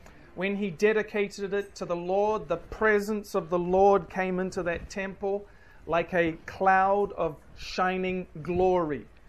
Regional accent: New Zealand; now in Fiji; I come from New Zealand. I've been in Fiji for about a little bit over two months now.

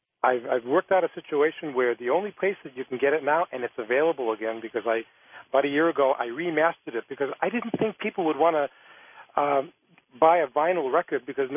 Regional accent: New Hampshire, United States; Well, you know what? I grew up in New Hampshire.

